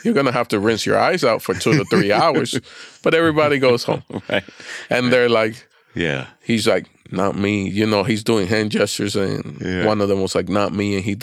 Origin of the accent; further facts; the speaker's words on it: Florida, United States; I fly home to visit my mother. I grew up in South Florida, tropical place.